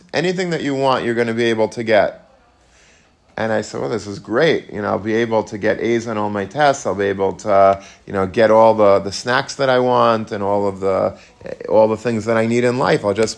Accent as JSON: {"language": "English", "town": "Long Beach", "region": "New York", "country": "United States", "tie": "born or raised there", "said": "And I went to Hebrew Academy of Long Beach, and he was a Rebbe from, and I lived in Long Beach, I grew up in Long Beach"}